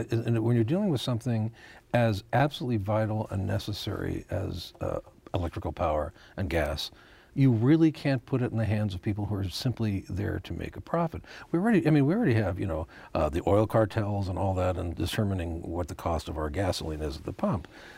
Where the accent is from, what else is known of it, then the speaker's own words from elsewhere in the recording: California, United States; moved away; also born or lived in New York; I was born in New York, but from the time I was 8, I lived in Southern California until I moved up here in 1976.